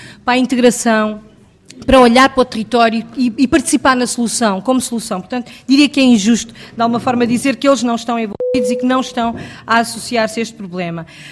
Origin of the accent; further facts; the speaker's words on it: Odemira, Beja, Portugal; Eu sou de Odmira, vivo em Santo Eutónio